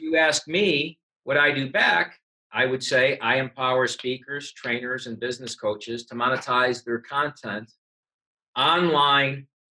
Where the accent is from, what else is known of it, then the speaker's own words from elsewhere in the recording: Buffalo, New York, United States; I grew up in Buffalo, New York, you know, snow country.